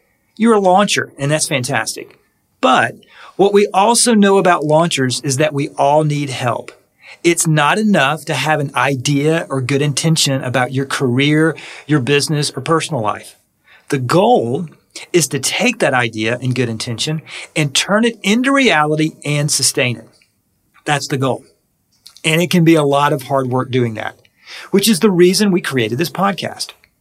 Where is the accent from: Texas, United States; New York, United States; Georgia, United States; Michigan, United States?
Georgia, United States; Cornelia; So you're from Clarksville. I'm from Cornelia, and Kevin is not.